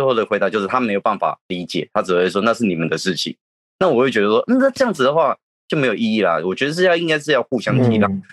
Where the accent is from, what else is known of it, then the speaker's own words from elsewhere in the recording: Taiwan; 你如果今天你的角色是我们台湾人的角色